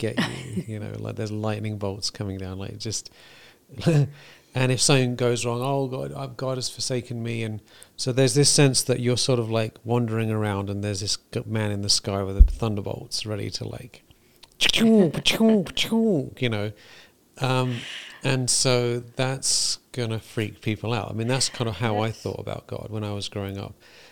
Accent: England, United Kingdom; moved away; I was thinking about this, like in England, I grew up in England, and America

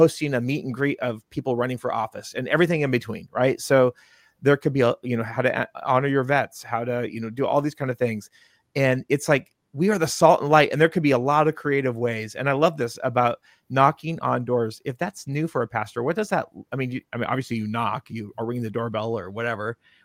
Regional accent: Washington, United States; which then when I went to back to Washington State, my home state

